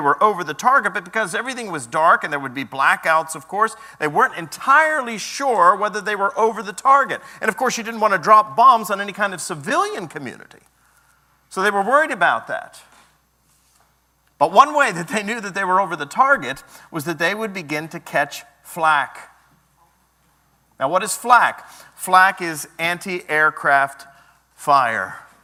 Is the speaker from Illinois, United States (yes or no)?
no; Pennsylvania, United States; You know, I grew up in Pennsylvania. I did not grow up near the beach. We visited the beach from time to time over the course of my childhood, but I grew up in the mountains.